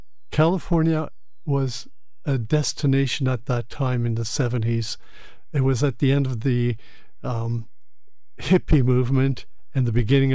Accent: Canada; It's a French name, and I do speak French, but I also speak English. I'm from Canada, which is a bilingual country, as you know.

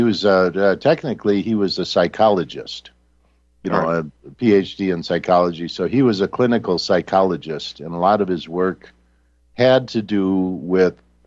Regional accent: Minnesota, United States; I grew up in Minnesota, so I mean, there's no place colder, you know.

